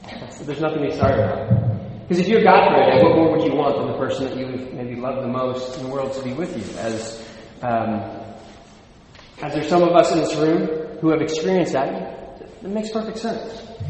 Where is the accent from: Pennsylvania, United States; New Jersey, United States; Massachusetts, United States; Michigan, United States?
Pennsylvania, United States; Philadelphia; also born or lived in rural southeastern Ohio; So I was born in West Philadelphia, so I was born and raised, on the playgrounds where I spent most of my days.